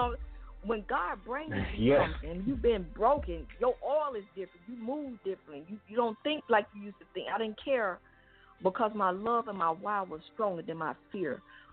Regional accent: Atlanta, Georgia, United States; I'm born and raised in Atlanta, so I have about 200 family members here.

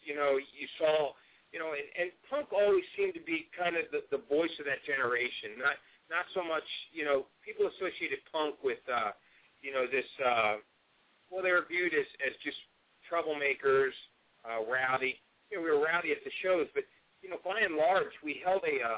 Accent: Philadelphia, Pennsylvania, United States; Yeah, no, I grew up in Philadelphia, and I remember hearing about you guys.

